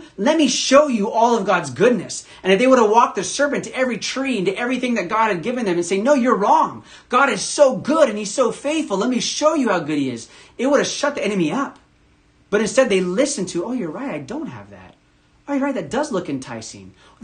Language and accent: English; United States; And I realized how spoiled I am as an American, right? As an American, we have American food, but we also have Mexican food.